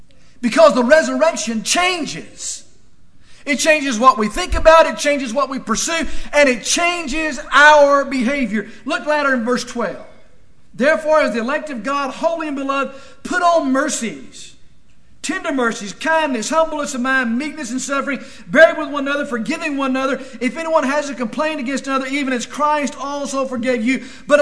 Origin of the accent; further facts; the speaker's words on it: Texas, United States; But being a Texan, which I must tell you, I believe Texas